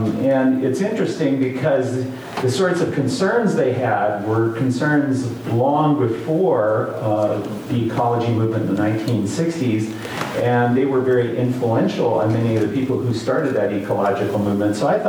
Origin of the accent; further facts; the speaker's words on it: Odessa, Washington, United States; first language de; English is a second language; also born or lived in Calgary, Canada; my German immigrant parents came to this, they immigrated to Canada. I was born there in Calgary, Alberta. And then they immigrated to Odessa, Washington, which is not too far from here. Odessa is a small German-Russian community. And I was a German speaker in the house. My first language was German.